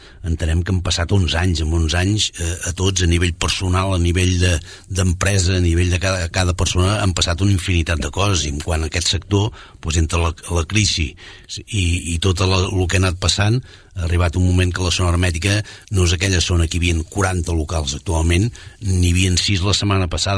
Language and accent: Catalan; Sabadell, Catalonia, Spain; tots som gent de Sabadell, tots som empresaris de Sabadell de tota la vida